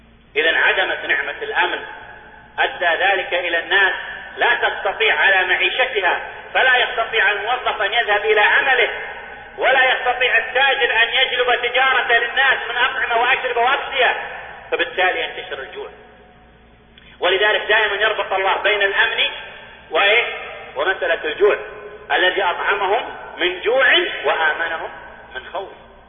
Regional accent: Saudi Arabia; اللي عندنا في السعودية

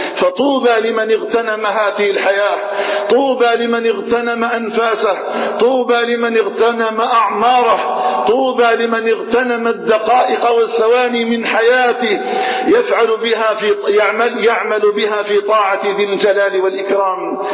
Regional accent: Algeria; اللهم اجعل بلدنا الجزائر آمنا مطمئنا

